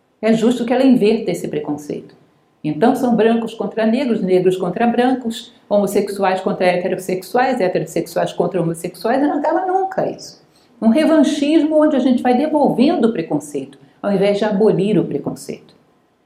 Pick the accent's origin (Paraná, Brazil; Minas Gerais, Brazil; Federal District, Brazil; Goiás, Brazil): Federal District, Brazil; Guará; Ou seja, você é da Asa Norte, eu sou do Guará, já é suficiente para que a gente se discrimine.